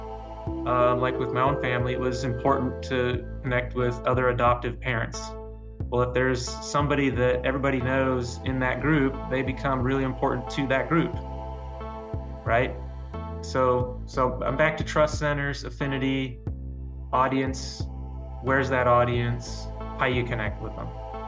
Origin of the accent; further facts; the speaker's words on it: Iowa, United States; the two physicians that practiced in the little town I grew up in Iowa.